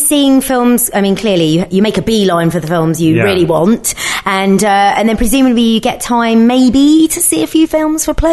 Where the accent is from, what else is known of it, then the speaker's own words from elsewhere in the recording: United Kingdom; I did pack an umbrella being a Brit.